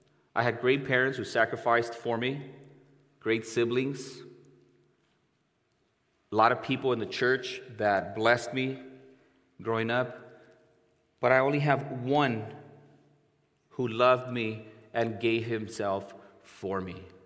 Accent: Mexico; now in United States; I grew up in Mexico

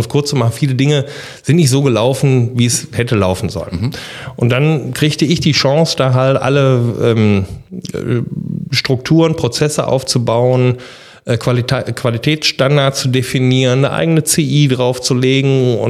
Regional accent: Mülheim, North Rhine-Westphalia, Germany; also born or lived in Essen; ich bin zwar gebürtiger Essener, aber ich bin auch gleichzeitig Essener gefangen im Körper eines Mülheimers, also immer in Mülheim gelebt und wohnte damals noch in Mülheim.

